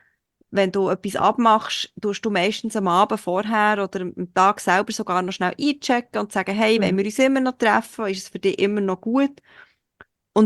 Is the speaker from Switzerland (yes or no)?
yes; Switzerland; für mich als Schweizerin